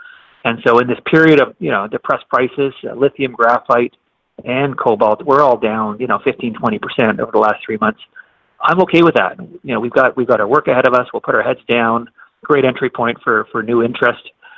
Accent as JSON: {"language": "English", "country": "Canada"}